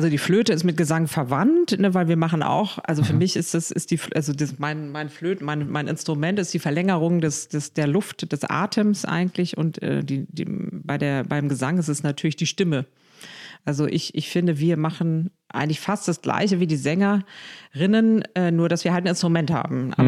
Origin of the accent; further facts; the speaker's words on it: Northern Germany, Germany; weil ich bin natürlich im Norden aufgewachsen.